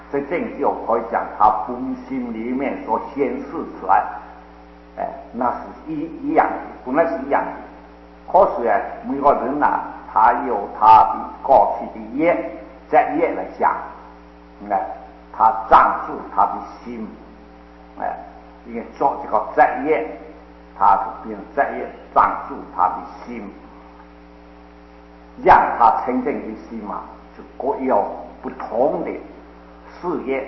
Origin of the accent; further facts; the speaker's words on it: China; 我们中国人呢、都是以士就读书人呢、排在第一个